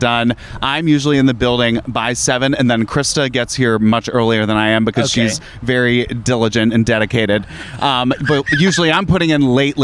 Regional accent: Pittsburgh, Pennsylvania, United States; Oh, I'm from Pittsburgh

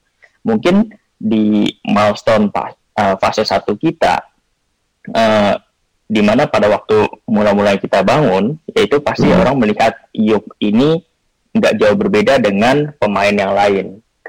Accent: Jakarta, Indonesia; born there; saya asli lahir di Jakarta, kelahiran tahun 86

